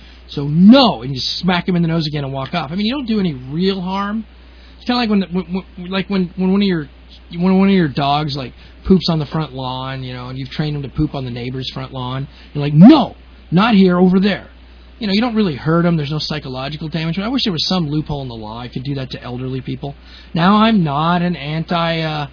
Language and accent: English; Boston, Massachusetts, United States; born there; And remember, I was born in Boston. Not raised there, but I was born there.